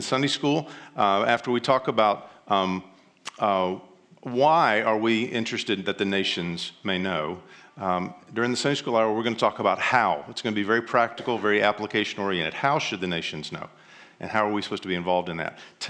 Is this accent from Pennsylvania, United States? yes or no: no; Tennessee, United States; accent: southern; also born or lived in China; You know, I lost a lot of my southern accent when I moved overseas. I taught English in China for a long time, and so I moved my accent out of the way. But as I've moved back now to Western Tennessee